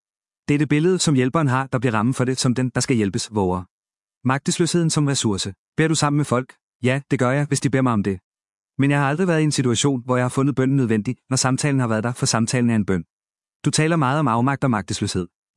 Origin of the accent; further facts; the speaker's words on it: Aarhus, Central Denmark Region, Denmark; Det kvarter, jeg voksede op i Aarhus, var meget socialt opdelt